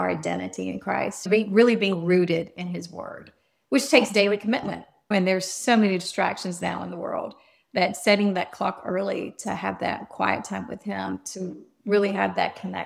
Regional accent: Georgia, United States; I mean, at first, since I was a small town girl and growing up in Georgia, and we went traveling to Tennessee, like the Great Smoky Mountains in Florida.

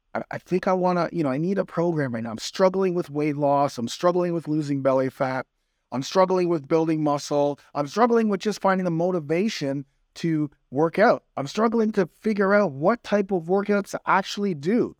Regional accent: Canada; I live here in Toronto. I'm Canadian.

